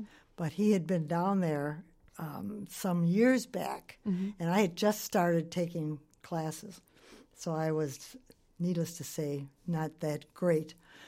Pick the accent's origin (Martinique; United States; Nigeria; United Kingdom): United States; Wisconsin; I grew up in Wisconsin.